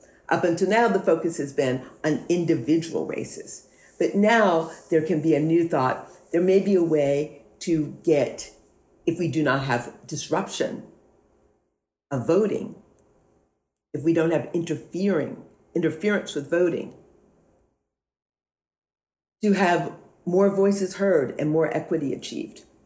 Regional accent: Detroit, Alabama, United States; born there; remember I told you I was born in Detroit, Alabama

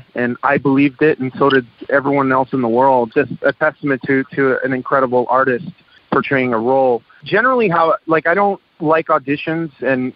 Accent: Toronto, Ontario, Canada; it was just an honest reflection of who we are growing up in Toronto in a very multicultural city where, you know, my neighbors were Jamaican, my other neighbors were Indian.

